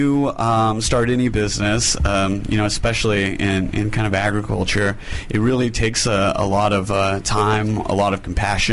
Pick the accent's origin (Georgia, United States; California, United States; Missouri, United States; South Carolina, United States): Missouri, United States; I'm from Missouri.